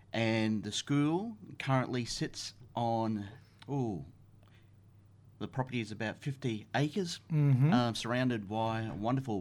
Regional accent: Queensland, Australia; I'm a Jurabar Bagabara Dugabara man. Yes. I'm from Mamu Nation, south of Cairns. My mother's mother, she's Garan Garan from Bundaberg.

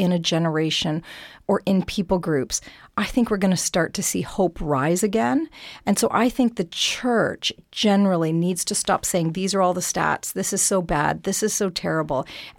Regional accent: Canada; Yes. Yeah, I am Canadian.

